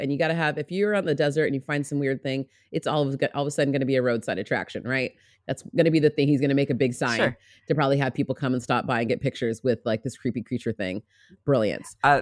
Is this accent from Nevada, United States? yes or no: yes; Nevada, United States; As someone who grew up in Nevada, this is a lot, you know